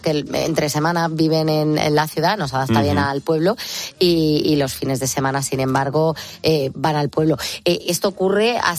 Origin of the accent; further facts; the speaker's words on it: Madrid, Community of Madrid, Spain; also born or lived in Málaga; yo que soy de Madrid, viví 3 años en Málaga.